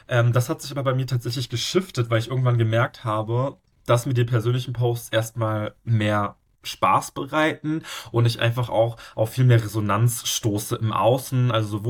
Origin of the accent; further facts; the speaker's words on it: Berlin, Germany; ich bin in Berlin aufgewachsen, ich war auch schon immer in Deutschland, aber trotzdem sieht man direkt, wenn man mich sieht, dass ich einen ausländischen Hintergrund habe